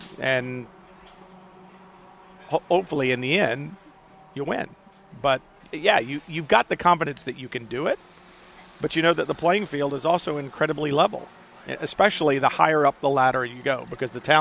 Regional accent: Houston, Texas, United States; Don't forget, I grew up in Houston, and by now I lived on the west side

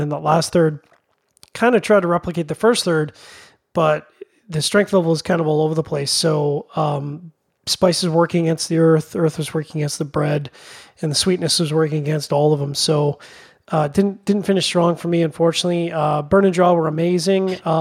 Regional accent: Canada; I'm Canadian.

